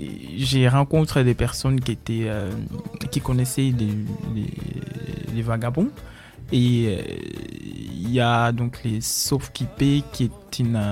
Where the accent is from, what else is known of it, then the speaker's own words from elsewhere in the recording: Angola; Alors je viens d'Angola, moi.